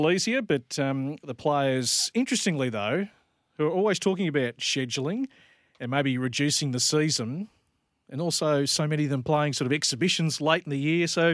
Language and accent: English; Melbourne, Victoria, Australia; accent: Australian; they hear the Aussie accents, they love to engage in a chat. Where are you from? Melbourne.